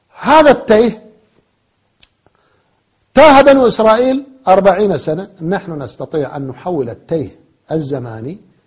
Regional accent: Iraq; لكن كعراقي أخاطب العراقيين

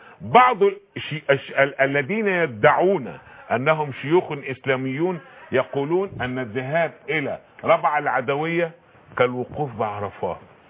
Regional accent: Egypt; احنا نفسنا كمصريين

